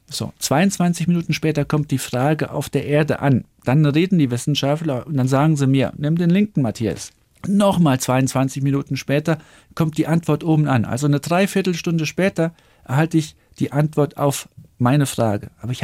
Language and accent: German; Saarland, Germany; ich komme aus dem Saarland. Und das Saarland ist, klar, ländliche Gegend